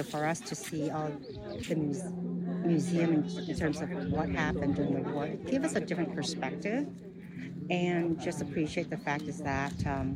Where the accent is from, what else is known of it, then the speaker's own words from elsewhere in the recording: Tennessee, United States; I'm from Tennessee.